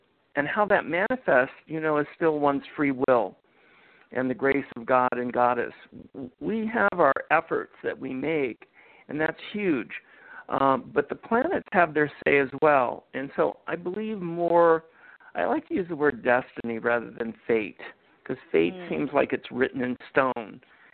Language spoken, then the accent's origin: English; Kansas City, Missouri, United States; I'm from Kansas City, Missouri, so I try to be as my wife would say, a Midwestern mystic from the show me state.